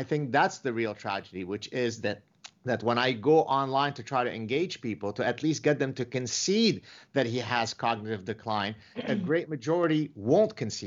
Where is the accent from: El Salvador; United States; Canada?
Canada; Well, I'm glad that you reminded your viewers that I'm Canadian